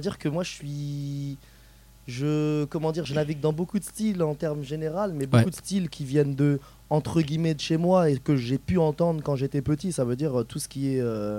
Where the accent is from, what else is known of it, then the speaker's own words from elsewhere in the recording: Madagascar; On vient de, bah moi personnellement, je viens de Madagascar.